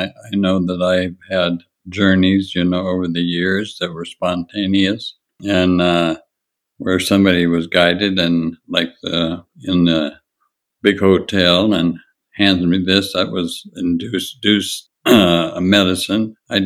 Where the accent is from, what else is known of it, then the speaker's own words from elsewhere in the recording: Montana, United States; born there; and I was born in Montana, and anyway, we hitchhiked there, caught a train from Montana to Colorado